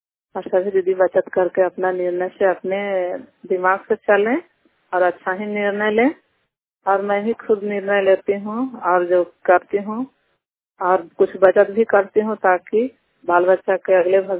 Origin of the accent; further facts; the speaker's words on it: Damodarpur, Bihar, India; ग्राम से दामोदरपुर थाना नगर नौसा जिला नालंदा की निवासी हूँ